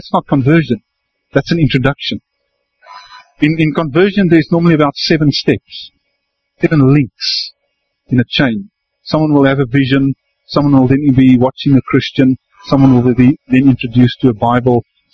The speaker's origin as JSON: {"language": "English", "country": "South Africa", "said": "And I say, \"La, Habibi, no, I'm South African. Bafana Bafana, no Mandela.\""}